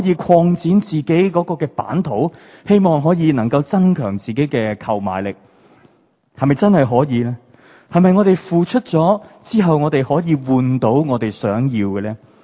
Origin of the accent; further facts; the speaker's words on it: China; 就好似呢我哋中国人呢成日都会讲到啊咩分久必合啊